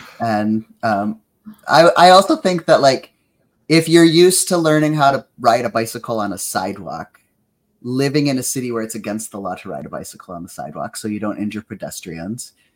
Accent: South Dakota, United States; And I, growing up in South Dakota, I understand that when you live in a space where everything is very far apart, having a car is sometimes your life bridge to different spaces.

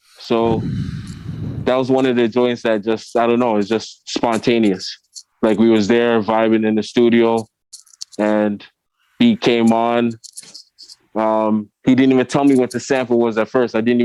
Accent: Toronto, Ontario, Canada; Well, I'm from Toronto, originally from the east side, but I grew up in the west end, the dark side.

